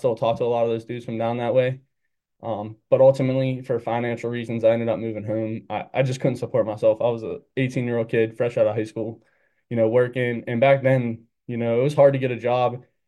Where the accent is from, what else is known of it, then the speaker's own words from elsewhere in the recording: Pittsburgh, Pennsylvania, United States; I'm from the City of Pittsburgh.